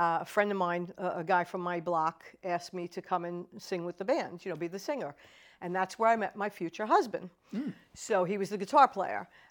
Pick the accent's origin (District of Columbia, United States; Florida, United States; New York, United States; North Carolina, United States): New York, United States; Brooklyn; Well, I grew up in Brooklyn, New York. And so there were quite a few guys who played guitar from my neighborhood.